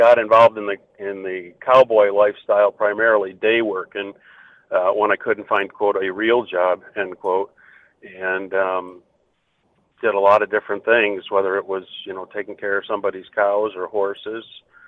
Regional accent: Arizona, United States; also born or lived in Buffalo, New York; I was born in Buffalo, New York, believe it or not, and both my grandfathers were there, and we moved to Arizona, I think, about the time I was five.

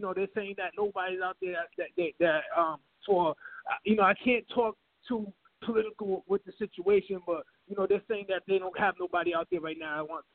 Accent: United States; But it's like, yo, we are American people. We're people that went to the and represented the United States of America in the Olympics, like I have done.

